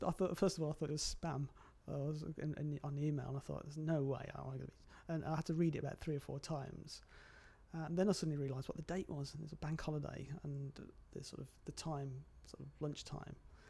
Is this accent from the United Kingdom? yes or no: yes; Nottingham, East Midlands, United Kingdom; I'm 47 and I'm from Nottingham.